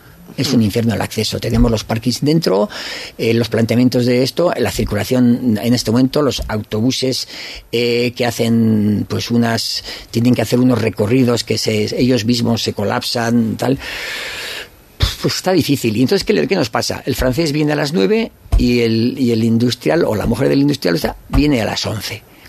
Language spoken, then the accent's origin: Spanish; San Sebastián, Basque Country, Spain; now in Zarautz, Spain; Yo, por ejemplo, soy Donostiarra, pero vivo en Zarauz y estoy encantado